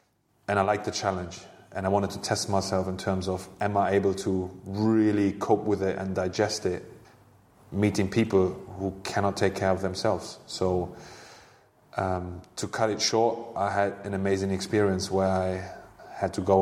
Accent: Hanover, Lower Saxony, Germany; because at that time, Hanover, my hometown club, mm-hmm. and the club I played for as a youngster, they had a cooperation with a mental hospital.

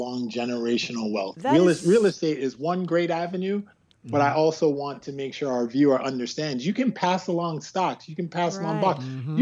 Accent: Canada; my wife's African American and I'm West Indian Canadian.

